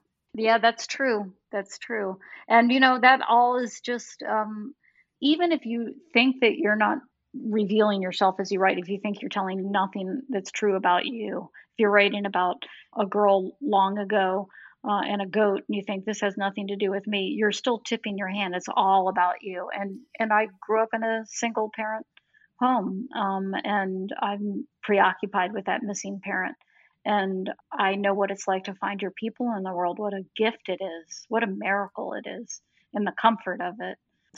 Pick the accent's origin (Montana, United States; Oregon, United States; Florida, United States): Florida, United States; moved away as an adult; now in Minneapolis, United States; When I moved to Minneapolis, I grew up in Florida. And when I moved to Minneapolis, I was 30 years old